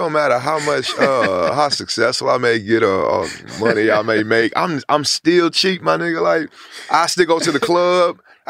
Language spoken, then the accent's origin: English; Houston, Texas, United States; I'm from Studiwood.